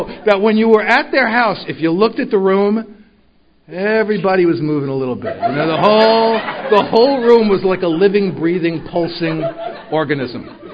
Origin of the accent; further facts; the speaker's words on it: New York, United States; I grew up in the Bronx. I lived in New York my whole life. It's wonderful for me to come home.